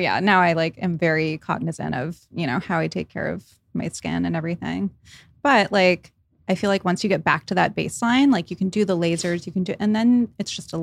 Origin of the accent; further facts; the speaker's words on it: Rhode Island, United States; That is growing up in New England, because I grew up in Rhode Island.